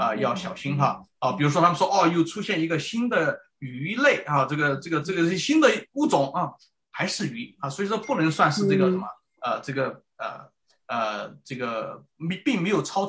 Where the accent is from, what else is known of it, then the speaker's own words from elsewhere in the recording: China; 你知道我们中国人算时间都是什么？